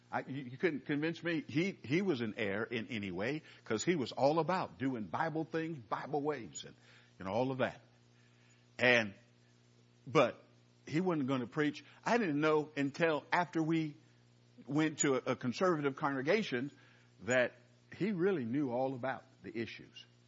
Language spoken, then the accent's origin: English; California, United States; I'm from California. I didn't know anything about the church.